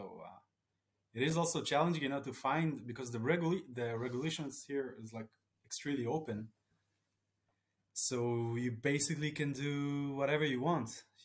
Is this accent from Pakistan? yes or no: no; Israel; Yeah, so basically you started with my childhood, but when I grew up here in Israel, we had zero motorsports, like none.